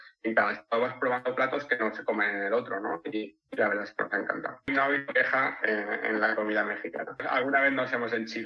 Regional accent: Spain; No, pues somos españoles.

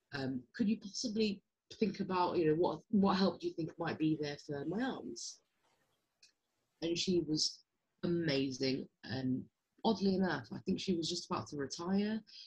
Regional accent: Hammersmith, London, United Kingdom; My family live in Hammersmith. I was born and raised in Hammersmith

